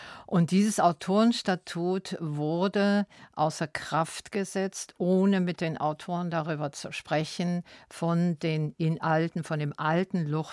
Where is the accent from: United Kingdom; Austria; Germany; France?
Germany; now in Zurich, Switzerland; ich merkte als Deutsche in der Schweiz, in Zürich, wir kommen mit unserem Programm nicht über den Rhein